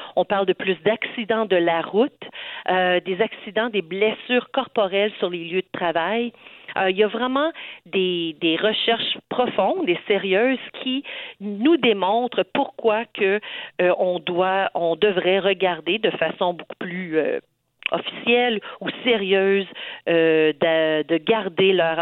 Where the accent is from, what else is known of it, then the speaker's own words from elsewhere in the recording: Orléans, Ontario, Canada; je suis d'Orléans, je suis de la région de la grande capitale, de la capitale nationale.